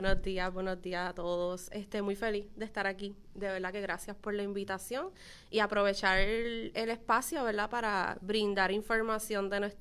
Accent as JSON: {"language": "Spanish", "town": "Lares", "country": "Puerto Rico", "tie": "born or raised there", "said": "Ambos también aquí me criaron en Lares."}